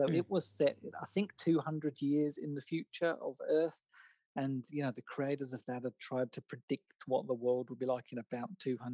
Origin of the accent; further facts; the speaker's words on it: England, United Kingdom; And I grew up in England, and I was in England